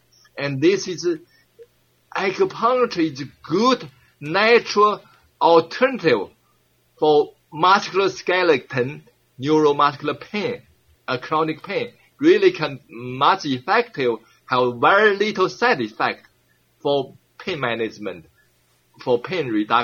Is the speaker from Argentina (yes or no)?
no; China; English is a second language; We grew up in China with herbal medicine, with Tai Chi exercise, eating healthy food, no McDonald's